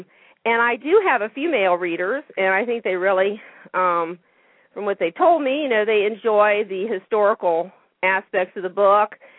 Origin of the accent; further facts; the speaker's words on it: Ohio, United States; moved away as an adult; Yeah, I was born and raised in Ohio, but I moved to Maryland several years ago, and so I live a bit north of Baltimore now.